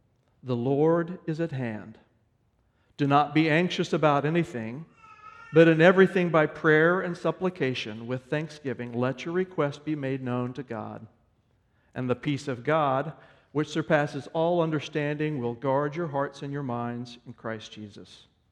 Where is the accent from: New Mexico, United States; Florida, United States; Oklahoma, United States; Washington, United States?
Oklahoma, United States; also born or lived in Texas; Originally, I grew up in Oklahoma and Texas. I spent many years in Oklahoma, and we spent a few of those years living out in the country, which is probably, when you think of Oklahoma, what you think of anyway.